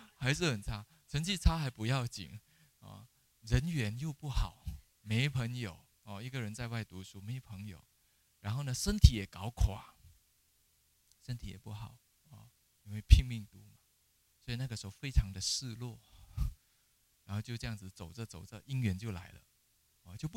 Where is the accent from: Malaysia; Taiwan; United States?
Malaysia; Penang; 其实我的家乡是佛法是最兴盛的，在槟城，佛法是最兴盛，整个马来西亚啊，整个马来西亚槟城佛法是最兴盛的，所以我们从小就已经对佛法有一个概念